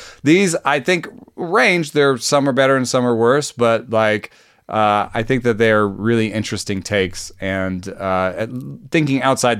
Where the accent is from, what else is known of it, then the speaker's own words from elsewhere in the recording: Atlanta, Georgia, United States; I got him on my podcast, and I grew up in Atlanta.